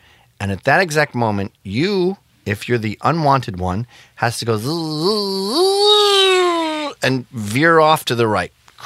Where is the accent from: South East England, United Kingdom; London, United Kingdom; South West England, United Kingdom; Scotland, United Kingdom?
Scotland, United Kingdom; because I'm fucking Scottish